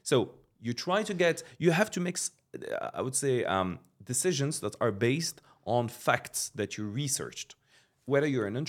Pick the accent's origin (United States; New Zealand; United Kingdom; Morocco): Morocco; also born or lived in Paris, France; now in Dubai, United Arab Emirates; I'm originally from Morocco, but I'm French Moroccan. Lived in Paris for over a decade and came here like 7 years ago.